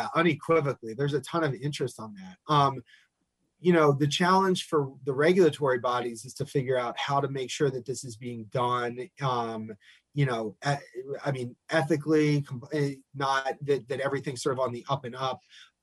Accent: Pittsburgh, Pennsylvania, United States; because I grew up in Pittsburgh and I managed to raise two boys here

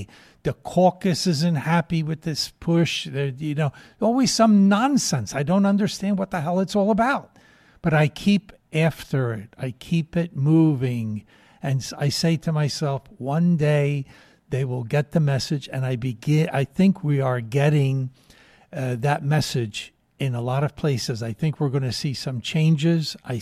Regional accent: United States; I'm an American. I live in America. My family lives in America. Yes, we are immigrants to this country from some years ago

